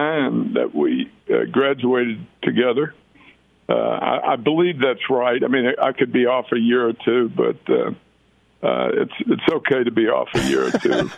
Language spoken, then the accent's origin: English; Memphis, Tennessee, United States; all the guys that were meaning so much to me growing up in Memphis.